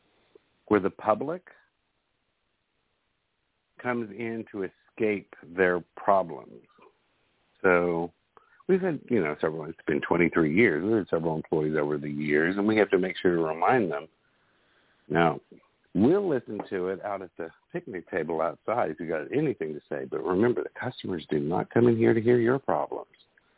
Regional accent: Owensboro, Kentucky, United States; I grew up in Kentucky. I was born in Owensboro. All the family's in a little bitty town called Calhoun, which is near Owensboro, Hartford, around in there.

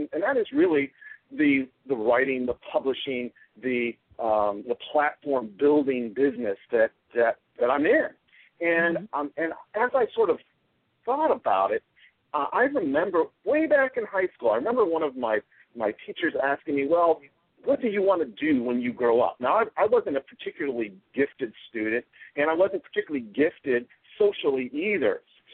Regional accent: Chicago, Illinois, United States; I'm basically a kid from the south side of Chicago. I was born in Roseland Community Hospital. On the south side of Chicago, I grew up mostly around the Chicago area and then essentially moved on with my life.

